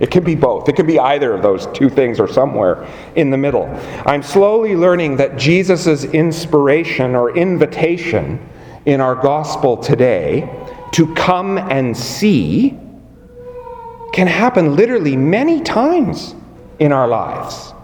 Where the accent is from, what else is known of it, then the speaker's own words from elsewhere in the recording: Abbotsford, British Columbia, Canada; I had previously made a vow that I would never live in Abbotsford again, my hometown.